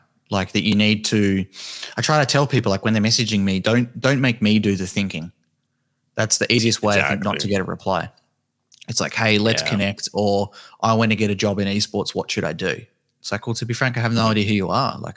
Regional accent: Tasmania, Australia; where I grew up down in Tasmania, it's like a little island state and it's quite cold. It's very similar to New Zealand, but more like rugged and not as like open area. It's much more dense and compact.

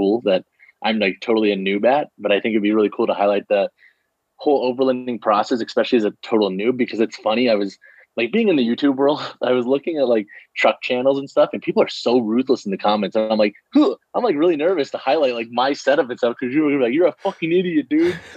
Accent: Missouri, United States; I grew up in Missouri.

